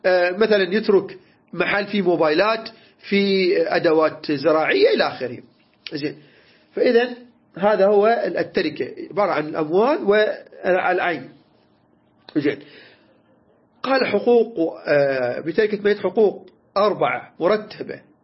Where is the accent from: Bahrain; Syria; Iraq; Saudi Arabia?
Iraq